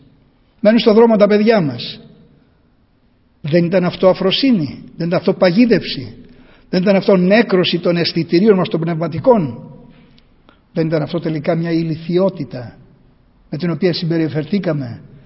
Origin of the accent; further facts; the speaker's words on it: Chalkida, Central Greece, Greece; όταν καμιά φορά πάω στην ιδιαίτερη πατρίδα μου, στη Χαλκίδα